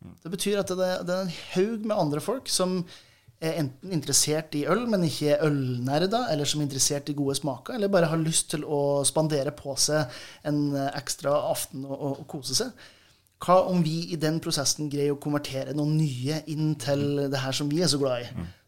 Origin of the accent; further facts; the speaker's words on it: Nordland, Norway; Jeg kommer jo fra Helgeland selv.